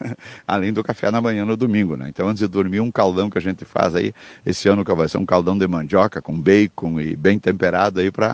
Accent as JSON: {"language": "Portuguese", "region": "Rio Grande do Sul", "country": "Brazil", "said": "nós, como gaúchos, temos que apresentar a nossa cultura para os irmãos que vêm de fora"}